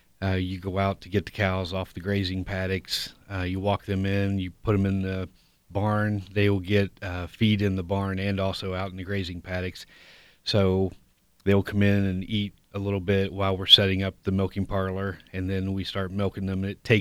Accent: Ohio, United States; We're from Fairfield County. I am in partnership with my dad, Charles, and my son just graduated high school, and he'll be coming back to the dairy farm also.

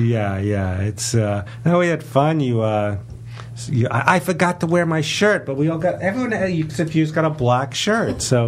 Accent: Dallas, Texas, United States; I go, hey, I'm not from around here, obviously. I'm from Dallas.

